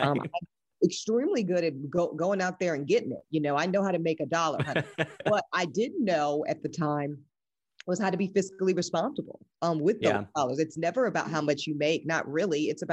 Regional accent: the South, United States; I'm also from the South, different sensibilities. So I'm used to kind of big old, huge, warm welcomings of new people

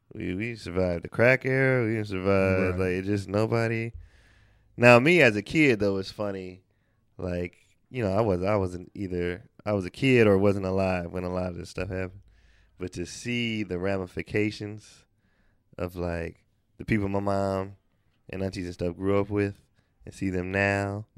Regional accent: California, United States; I'm from the Bay. I can count the number of times I went to Richmond.

